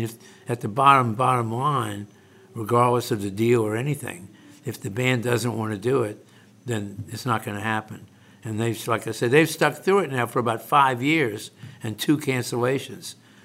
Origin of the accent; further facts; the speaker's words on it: New Orleans, Louisiana, United States; Well, actually, I grew up with music in the house on the radio and stuff like that.